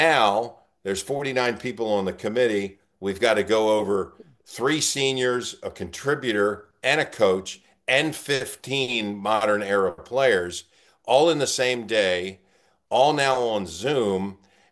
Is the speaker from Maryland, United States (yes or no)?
yes; Baltimore, Maryland, United States; growing up in Baltimore, I walk in and John Stedman's there.